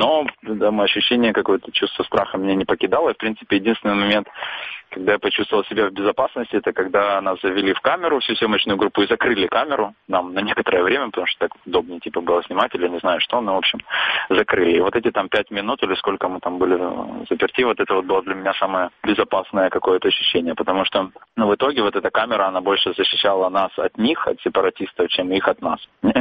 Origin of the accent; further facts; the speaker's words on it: Donbas, Ukraine; Мне бы хотелось, чтобы мой родной город был украинским, а не находился в центре Новороссии какой-то.